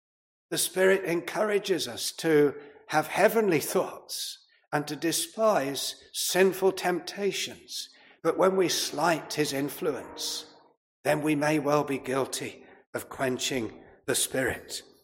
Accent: United Kingdom; it doesn't come easy to us as stiff British people. We are not exuberant by nature

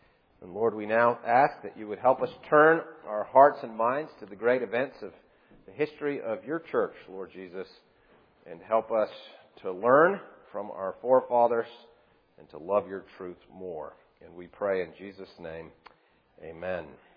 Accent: Ontario, Canada; Nobody knows that I'm actually Dutch. Where I grew up in Ontario, Canada, there's a lot of people of Dutch extraction.

